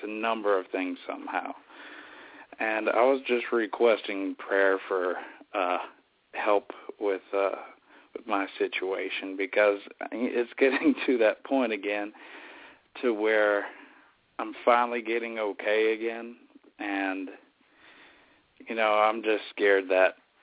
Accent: Texas, United States; I'm from Texas.

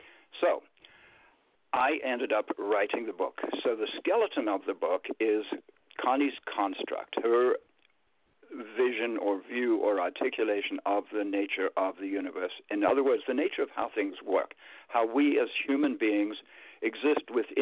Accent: South Africa; I grew up in South Africa, as you said.

